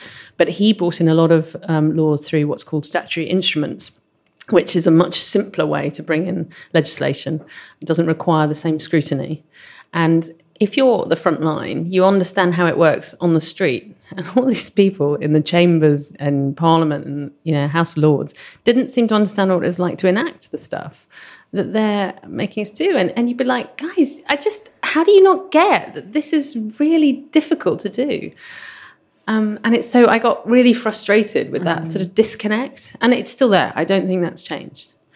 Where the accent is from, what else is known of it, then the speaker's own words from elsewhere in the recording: London, United Kingdom; And I'm kind of a Londoner, kind of born and bred in London, but we moved a lot because my dad's career.